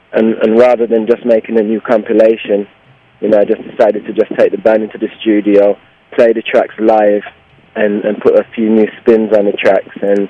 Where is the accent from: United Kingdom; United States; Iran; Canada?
United Kingdom; England; growing up in England, listening to all the British influences, all the American influences